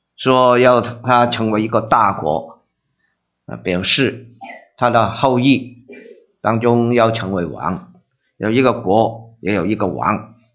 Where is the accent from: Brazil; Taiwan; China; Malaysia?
China; Guangdong; 我不是我是广东人，所以用了这个广东话啊。